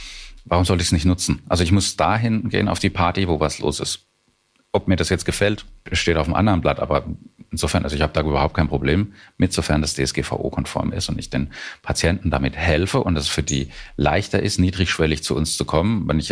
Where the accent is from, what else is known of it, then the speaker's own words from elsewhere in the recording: Walldürn, Baden-Württemberg, Germany; Das ist hier auf dem Land einfach so, man kennt sich. … hier auf dem Dorf in Walldürn. Ich bin hier in der Apotheke groß geworden.